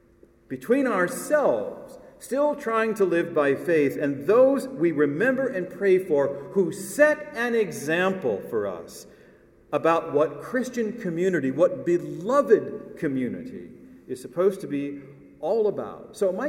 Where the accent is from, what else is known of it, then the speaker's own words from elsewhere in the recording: Midwest, United States; I grew up in the Midwest. That was a standard practice for the churches in my neighborhood, not at the cathedral.